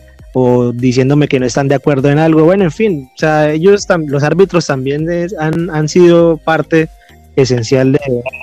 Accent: Bucaramanga, Santander, Colombia; Soy egresado de la Universidad Autónoma de Bucaramanga, soy de Bucaramanga.

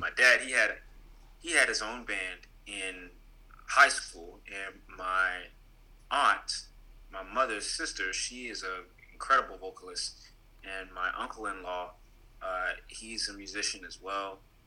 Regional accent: Florence, South Carolina, United States; So I am from, well, again … I'm from Florence, South Carolina.

